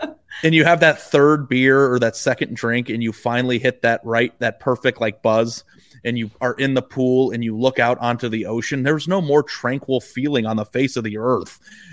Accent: Scottsdale, Arizona, United States; also born or lived in Columbus, Ohio; now in Dallas, United States; I live in Dallas. I lived in Columbus, Ohio for 10 years. I grew up in Scottsdale.

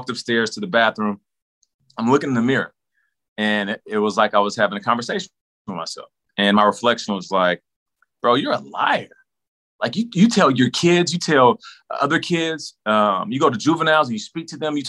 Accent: Scottsdale, Arizona, United States; I was in Scottsdale, Arizona. I am from Scottsdale, Arizona to LA doing Total Access.

